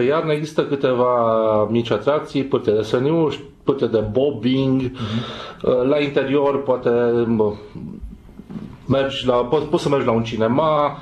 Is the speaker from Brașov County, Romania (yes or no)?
yes; Brașov, Brașov County, Romania; now in Timișoara, Romania; Timișoara este orașul meu de suflet după orașul meu natal, Brașov.